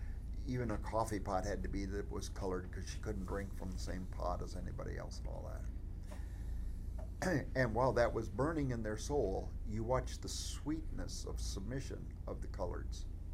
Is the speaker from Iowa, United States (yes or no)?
yes; Iowa, United States; moved away; when I moved here from the Northwest, one of the things I had to do in my first 5 years in the South was get used to what I had known in Iowa. You know, in Iowa when I was a boy, because Iowa's, it's Northern, but it's Bible Belt.